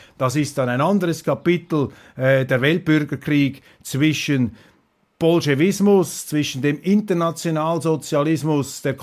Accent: Switzerland; hier vielleicht als Schweizer, als 25% Deutscher, diese Vergangenheit, die man jetzt vergangen haben will, wieder einmal etwas in Erinnerung zu rufen

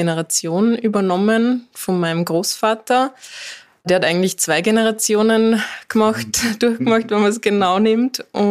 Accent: Gmunden, Upper Austria, Austria; Ja, ich bin in Gmunden geboren und habe meine Kindheit da verbracht

